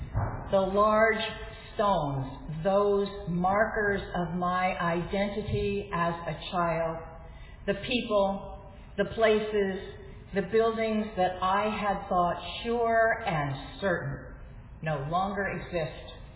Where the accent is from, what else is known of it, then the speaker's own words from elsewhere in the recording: Manhattan, New York, United States; When I tell people who ask me that I grew up in Manhattan, they usually say, "Really?"